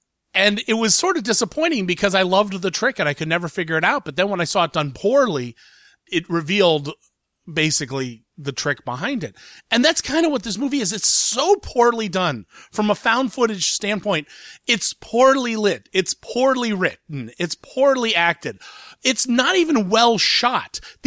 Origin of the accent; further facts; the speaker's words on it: Columbus, Ohio, United States; it actually came out in my hometown of Columbus, Ohio.